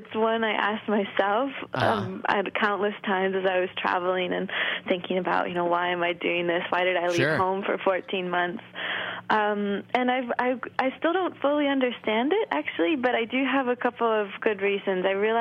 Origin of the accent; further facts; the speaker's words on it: Thetford, Vermont, United States; I'm from Thetford, Vermont.